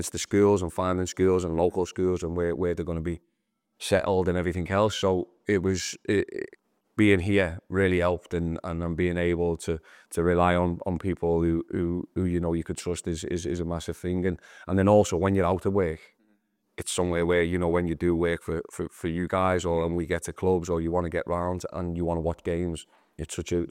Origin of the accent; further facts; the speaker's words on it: Liverpool, North West England, United Kingdom; I grew up in Toxteth, and everyone, when you say Toxteth, where you're from, and you go Toxteth, they go, ooh, and you're like, oh, that's my home.